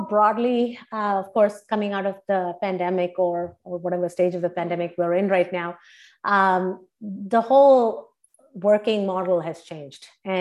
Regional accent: India; English is a second language; moved away as an adult; now in United States; I grew up in India, and that's where I got my undergrad degree in computer engineering.

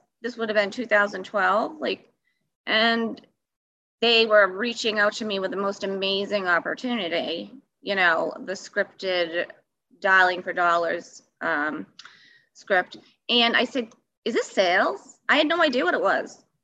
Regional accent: Massachusetts, United States; I was at a permanent hospital, and I'm from Mass, so it's unionized.

